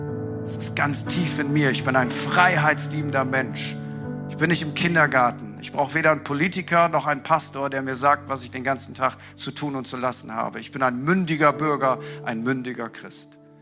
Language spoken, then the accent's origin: German; Northern Germany, Germany; ich bin ein freier Friese. Das ist mein Stamm. Ich komme vom Stamm der Friesen.